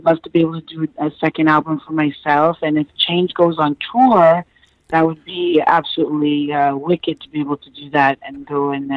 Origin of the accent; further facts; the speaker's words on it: Toronto, Ontario, Canada; moved away as an adult; also born or lived in United States; basically I'm from Toronto, Canada, and I grew up there.